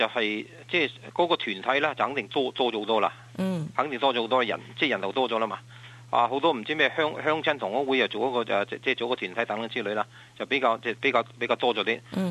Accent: China; now in Australia; 唔系因为我系中国人，

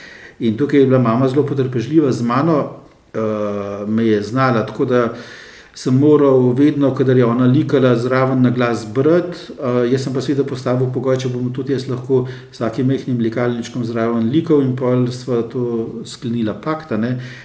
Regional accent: Ljubljana, Central Slovenia, Slovenia; odraščal sem v Ljubljani, točno je Ljubljana Vič, na Jamovi cesti, zelo blizu cerkve. Osnovno šolo sem obiskoval na Viču oziroma na Bičevju

